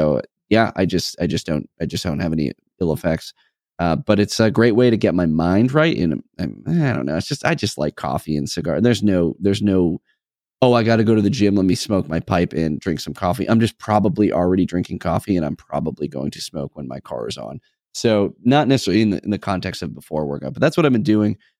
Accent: New England, United States; We're from New England, New Hampshire track, not Ohio, you know, Texas or whatever.

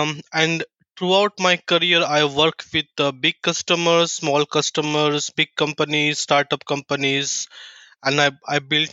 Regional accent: India; English is a second language; also born or lived in Netherlands / Belgium / Luxembourg / Germany; now in Canberra, Australia; So you can say it's a very big journey. I born and brought up in India. In the year 2017, I moved to Europe. I've been to multiple countries in Europe, like Netherlands, Belgium, Luxembourg, Germany. And last year, I moved to Canberra because of my family issues.

